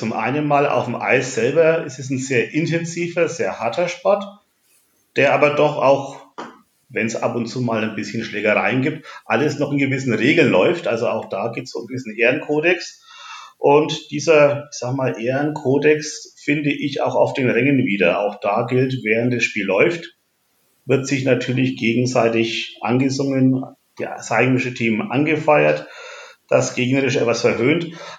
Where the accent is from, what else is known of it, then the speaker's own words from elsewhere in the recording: Nuremberg, Bavaria, Germany; born there; Ich bin gebürtiger Nürnberger, lebe auch hier und ja, fühle mich als Franke in Bayern relativ wohl.